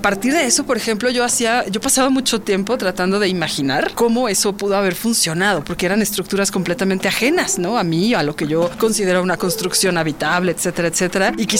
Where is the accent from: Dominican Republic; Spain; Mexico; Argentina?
Mexico; Mexico City; yo también soy chilanga de origen, nací en Narvarte, ya lo he dicho